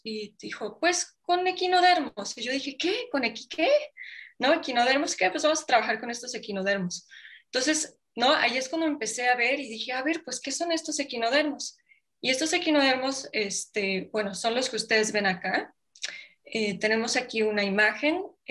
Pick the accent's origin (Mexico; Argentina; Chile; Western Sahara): Mexico; Oaxaca; yo soy del estado de Oaxaca